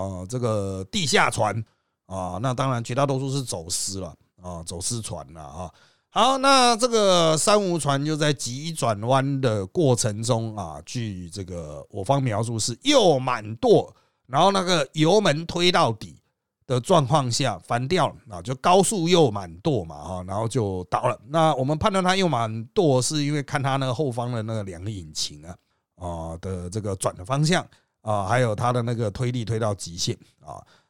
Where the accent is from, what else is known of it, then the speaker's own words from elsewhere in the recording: Taiwan; 我们台湾人啊，光进口龙虾，每10000人要吃一吨的龙虾